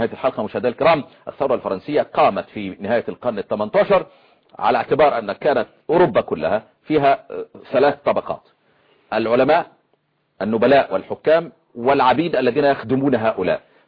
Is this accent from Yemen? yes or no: no; Egypt; حينما ابنه ضرب ابن القبط عندنا في مصر